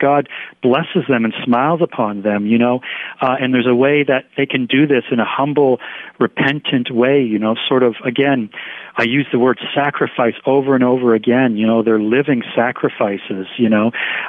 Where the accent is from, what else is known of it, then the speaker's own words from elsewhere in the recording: Canada; as a Canadian chaplain